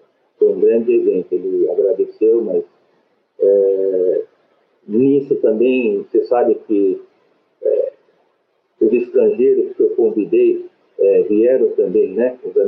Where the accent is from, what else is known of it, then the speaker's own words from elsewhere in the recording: Brazil; como nós somos, nós brasileiros somos.